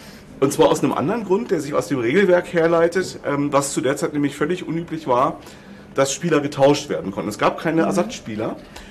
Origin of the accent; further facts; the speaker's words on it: Berlin, Germany; Da stecke ich als Berliner natürlich zurück